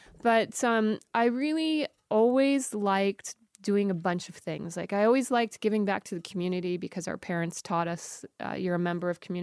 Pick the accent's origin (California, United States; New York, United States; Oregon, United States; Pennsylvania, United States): California, United States; Encino; But I grew up in Encino, one of seven children, middle child, first girl.